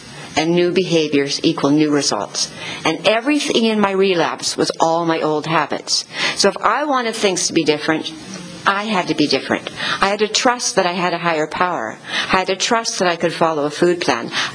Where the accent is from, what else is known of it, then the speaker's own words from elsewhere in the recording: Nelson, British Columbia, Canada; I come from Nelson, British Columbia. It's a town of 10,000 people nestled in some mountains.